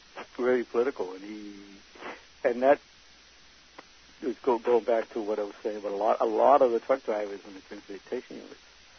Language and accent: English; Boston, Massachusetts, United States; growing up in Boston and growing up in housing projects and I was used to being around black people.